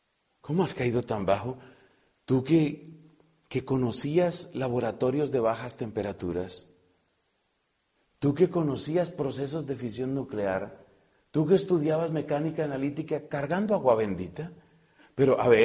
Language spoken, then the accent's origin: Spanish; Colombia; now in Spain; Colombia no está tan secularizada como España. El temperamento en promedio en mi país es menos fuerte. Aquí yo digo que España vive como con esta letra, ¿no?